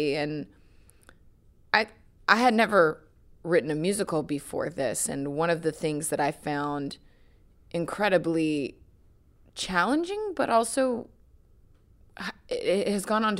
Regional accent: Tennessee, United States; I mean, I was born and raised in Tennessee, so country music was something I've known in my entire life

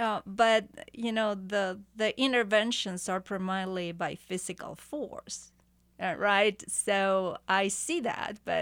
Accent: Argentina; growing up in Argentina, she was a big success.

